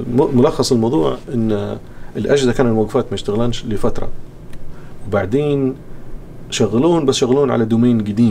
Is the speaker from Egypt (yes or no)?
no; Libya; جميع التقنيات اللي تحتاج لها موجوده عندنا في ليبيا بالكامل.